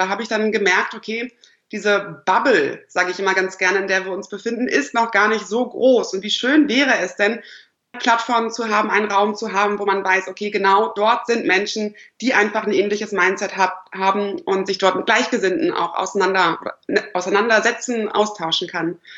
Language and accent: German; Berlin, Germany; Ich komme aus Berlin, ich bin 28 Jahre alt